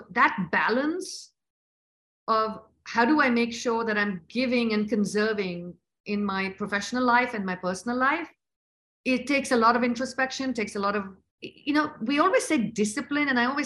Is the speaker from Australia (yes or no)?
no; India; I didn't grow up in the US. I grew up in India in a very conservative family where girls just got married and boys went into the family business.